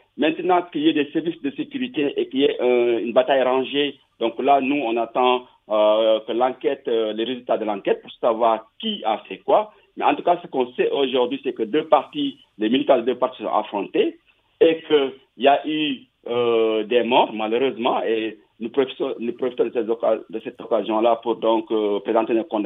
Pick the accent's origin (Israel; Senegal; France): Senegal; Donc, moi, je suis Sénégalais